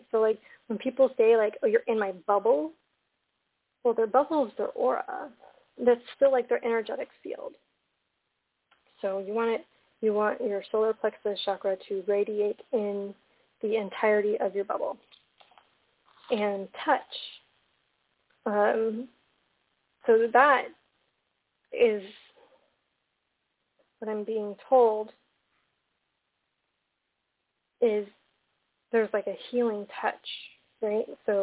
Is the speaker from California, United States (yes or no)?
yes; California, United States; Oh, nice. I'm from California.